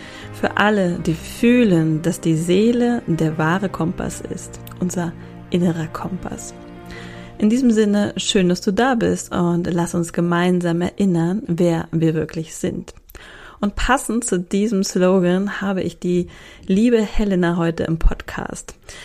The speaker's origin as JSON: {"language": "German", "region": "Hamburg", "country": "Germany", "tie": "born or raised there", "said": "Ein Gruß geht nach Hamburg, in meine Heimat."}